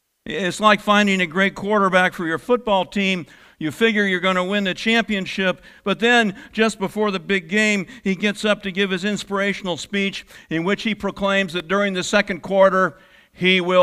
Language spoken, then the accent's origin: English; Oregon, United States; I grew up in Central Oregon, in a town that was not especially religious.